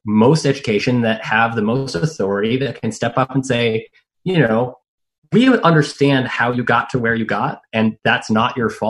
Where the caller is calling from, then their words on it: Monterey, California, United States; I'm calling you from Monterey, California.